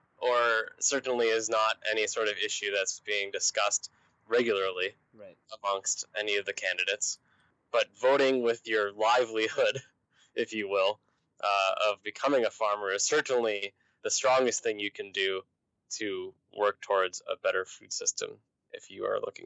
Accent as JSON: {"language": "English", "town": "Edina", "region": "Minnesota", "country": "United States", "tie": "born or raised there", "said": "my favorite part about graduating from Edina and growing up in Edina"}